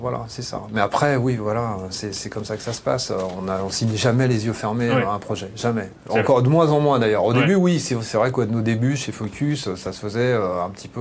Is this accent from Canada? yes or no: no; La Baule, Pays de la Loire, France; moi, quand j'étais gamin, je viens de la Baule, hein, je jouais avec mes billes et je faisais le Tour de France dans le sable